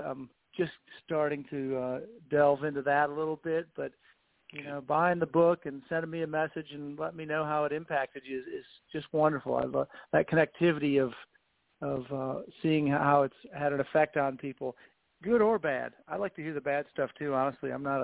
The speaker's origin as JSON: {"language": "English", "town": "Naperville", "region": "Illinois", "country": "United States", "tie": "born or raised there", "said": "I get to go to my hometown in the fall of Naperville, Illinois"}